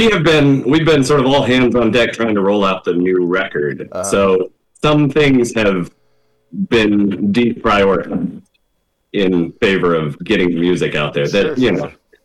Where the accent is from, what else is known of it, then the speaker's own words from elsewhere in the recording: Memphis, Tennessee, United States; I grew up in Memphis in West Tennessee.